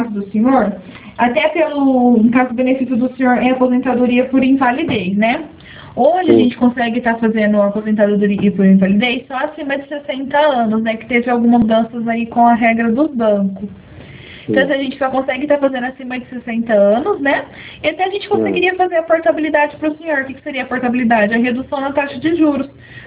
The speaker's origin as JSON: {"language": "Portuguese", "town": "Araçatuba", "region": "São Paulo", "country": "Brazil", "said": "nós somos do interior do estado de São Paulo, nós somos de Araçatuba"}